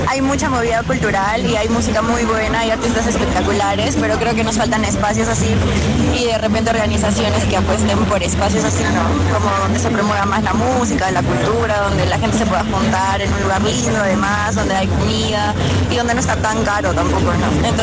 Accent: Arequipa, Peru; Vengo de Perú, de la ciudad de Arequipa.

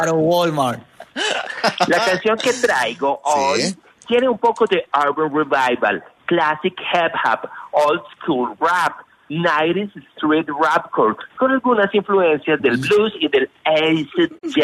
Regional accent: Manizales, Caldas, Colombia; born there; Un barrio de acá de... un barrio de acá de Manizales.

